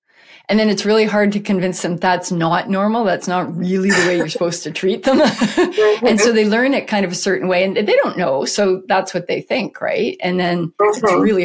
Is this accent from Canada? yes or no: yes; Alberta, Canada; I grew up in Alberta and had been around a lot of farm stuff growing up. My grandpa had a farm and stuff like that.